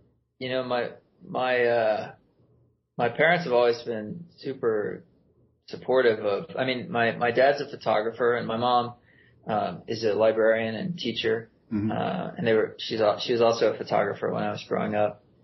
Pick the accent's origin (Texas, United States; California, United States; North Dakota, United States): Texas, United States; I had gone to Mexico because I grew up in Texas.